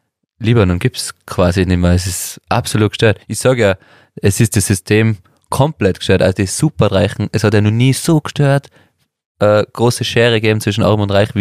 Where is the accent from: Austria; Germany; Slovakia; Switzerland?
Austria; wie wir als Österreicher